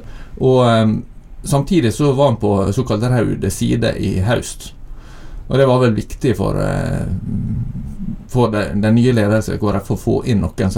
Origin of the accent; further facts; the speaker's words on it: Møre og Romsdal, Norway; selv om jeg kommer fra Søre Sunnmøre, da, ikke Nordre.